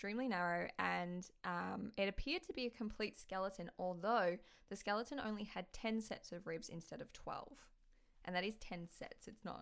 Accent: Australia; Adda, which I'm Australian, so I say Adda, but it's Atta, A-T-A.

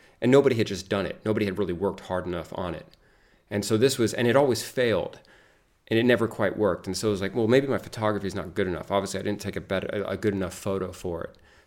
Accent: United States; So, I grew up in the States, but my mom's family is all from Yorkshire.

